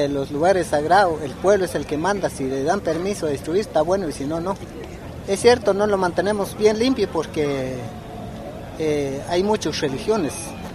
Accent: Guatemala; Pero nosotros como naturales de Centroamérica, como guatemaltecos, aquí conocemos

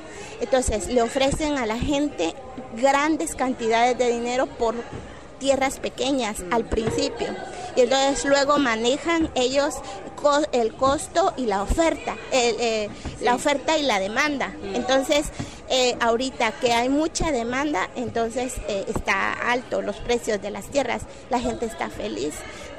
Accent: Quiché, Guatemala; Yo soy de Quiché y en mi pueblo han hecho territorio ya empezado

